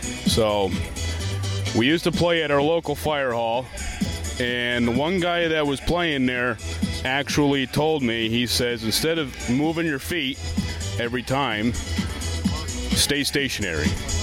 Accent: Beach Lake, Pennsylvania, United States; Beach Lake.

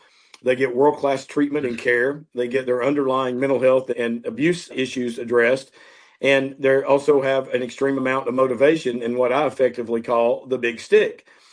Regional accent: Johnson City, Tennessee, United States; And it was me and a public health doctor at East Tennessee State in Northeast Tennessee, my hometown of Johnson City.

